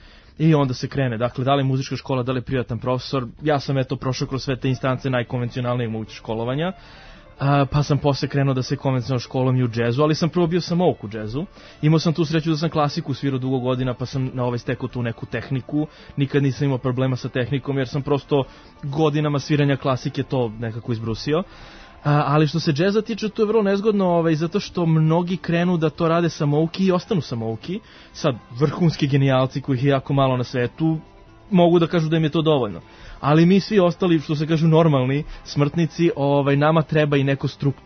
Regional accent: Serbia; first language Serbian; normalno, naravno, srpski, kogod ja pričam engleski, tamo svaki na srpski, naravno, i dalje moj prvi jezik.

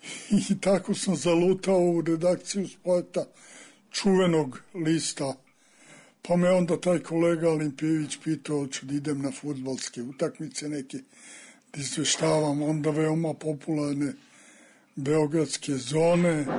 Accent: Belgrade, Serbia; Ja sam odrastao praktično na Kalemegdanu od 45. godine negde. Lunio sam Kalemegdanom i škola mi je bila 50 metara od Kalemegdana, braća Ribar.

